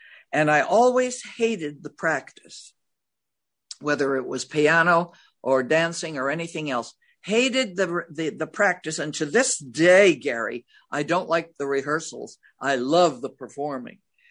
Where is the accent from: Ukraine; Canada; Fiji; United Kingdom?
Canada; Montreal, Quebec; wound up in Canada because they couldn't get into the United States. The quotas were closed. And so I did my growing up in Montreal